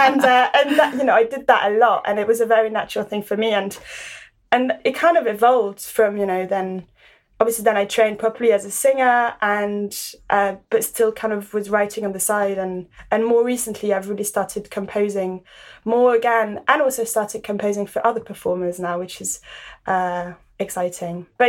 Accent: Paris, Île-de-France, France; I grew up in Paris

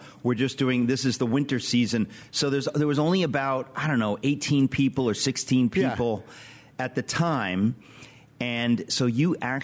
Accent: Queens, New York, United States; born there; I was born in Queens, a mile from Shea Stadium

